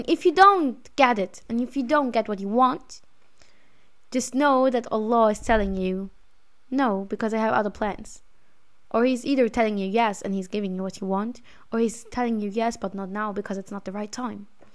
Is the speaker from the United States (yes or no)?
no; Austria; English is a second language; I'm an honest person, and I grew up in Austria. So me as an half European or whole European, I am honest a little bit too much.